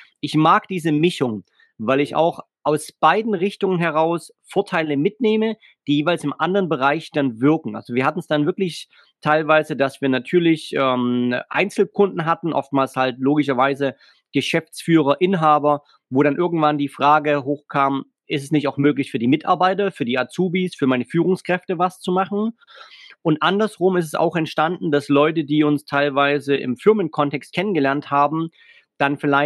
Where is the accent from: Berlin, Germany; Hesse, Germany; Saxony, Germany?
Saxony, Germany; Chemnitz; in Chemnitz, Großraum Chemnitz, wo ich groß geworden bin und wo ich lebe und arbeite